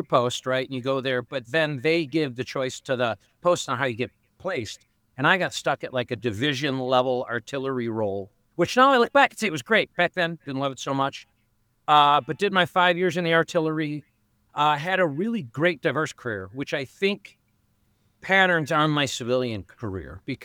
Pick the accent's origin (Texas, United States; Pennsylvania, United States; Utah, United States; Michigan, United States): Michigan, United States; Grand Rapids; So I was actually the first in the military from my family. I grew up in Grand Rapids, Michigan.